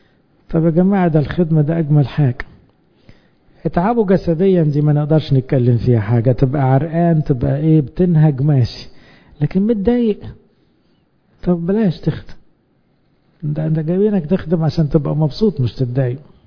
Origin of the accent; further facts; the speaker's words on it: Egypt; احنا بالذات كمصريين فينا عيب ان دايما خايفين الناس تاكل وشنا